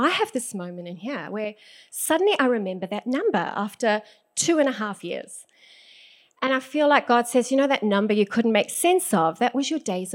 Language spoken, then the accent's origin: English; South Africa; as this Australian friend who's never been to South Africa in his life before is sharing the childhood church that I grew up in, essentially